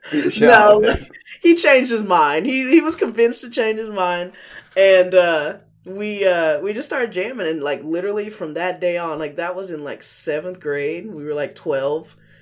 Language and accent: English; Atlanta, Georgia, United States; I really liked growing up in Atlanta and in Georgia. It was a good city, good state to be raised in, I think.